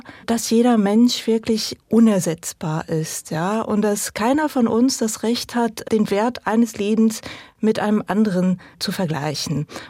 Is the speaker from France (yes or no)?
yes; Île-de-France, France; also born or lived in Strasbourg; Ich bin nur dort geboren, aber aufgewachsen bin ich in der Pariser Umgebung.